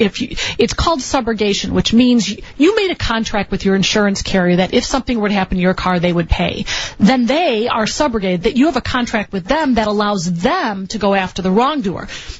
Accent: Berwyn, Illinois, United States; Because back in the day, back when I grew up in Berwyn, you know, people kind of watched out for each other.

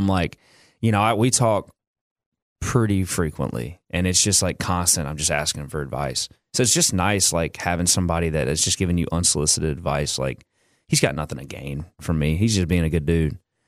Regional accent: Louisiana, United States; Bo and I grew up together in Louisiana

